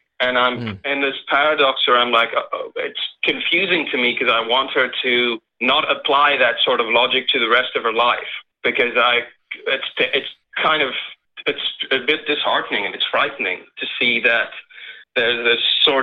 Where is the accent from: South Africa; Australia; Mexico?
South Africa; now in United States; I've spent the last 3 years in the States. I'm originally from South Africa, and my family is super religious.